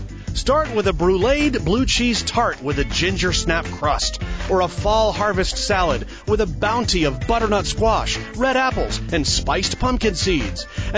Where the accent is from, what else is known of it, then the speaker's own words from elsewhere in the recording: East Coast, United States; I grew up on the East Coast, yeah, and, you know, yeah, I came from a diner culture.